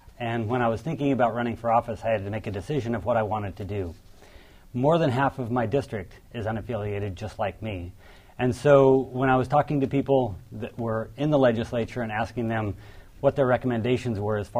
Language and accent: English; Anderson, Alaska, United States; also born or lived in Fairbanks; I was born in Fairbanks and raised in a small town near there called Anderson, where my dad ended up being the very first mayor. I've lived and worked all around the state, from Prudhoe Bay to Juneau to Bristol Bay.